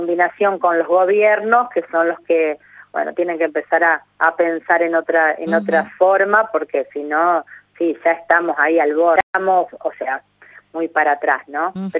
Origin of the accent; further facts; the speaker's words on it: Misiones, Argentina; bueno, de acá de Misiones, yo soy de Misiones